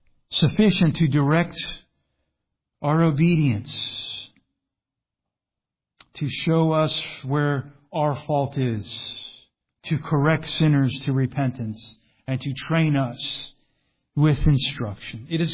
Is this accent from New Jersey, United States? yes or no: no; Florida, United States